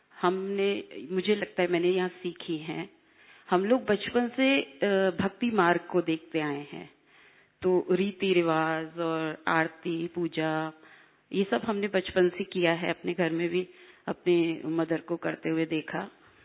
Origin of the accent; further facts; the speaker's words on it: Agra, Uttar Pradesh, India; मैं आगरा से आई हूँ और